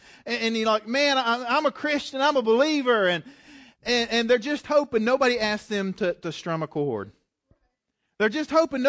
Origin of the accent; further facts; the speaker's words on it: Galax, Virginia, United States; And growing up in Galax, you're around it, but I really wasn't part of it.